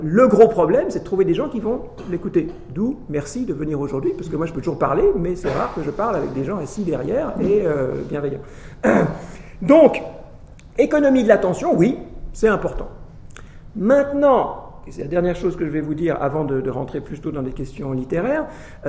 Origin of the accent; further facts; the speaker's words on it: Switzerland; ah c'est les Suisses, moi je suis Suisse donc j'ai 95